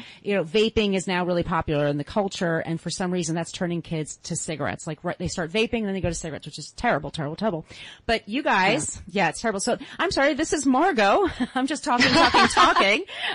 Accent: California, United States; I'm actually from the Bay Area, and I used to listen to him on KFOG in the mornings

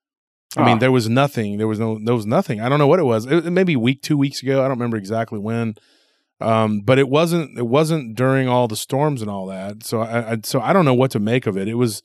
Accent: Texas, United States; Well, I'm from Texas, and I don't go.

